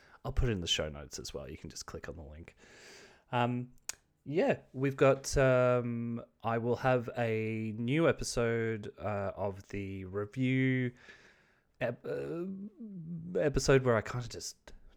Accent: Australia; accent: Australian; But I also didn't want to butcher it with my Australian accent.

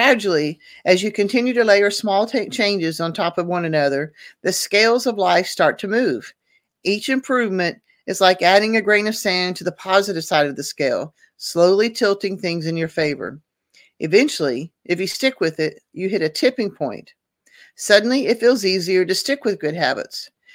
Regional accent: Oklahoma, United States; I'm from Oklahoma. I'm surrounded by rednecks. I'm a redneck.

